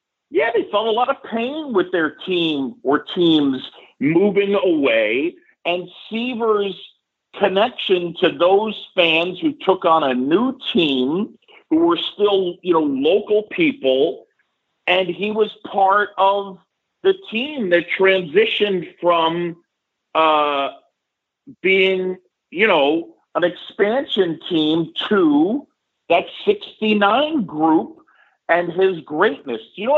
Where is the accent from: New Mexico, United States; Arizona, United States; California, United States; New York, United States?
New York, United States; I feel like because I grew up in New York, it's closer to me. I grew up in New York, a Phillies fan.